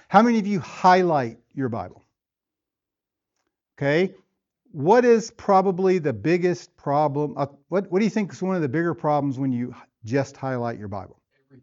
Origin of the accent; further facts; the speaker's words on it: Tennessee, United States; where I grew up in West Tennessee, we didn't have lads and leaders